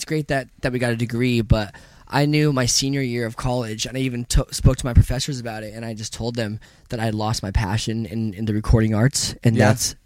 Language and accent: English; Ventura, California, United States; I mean, I grew up in Ventura, California.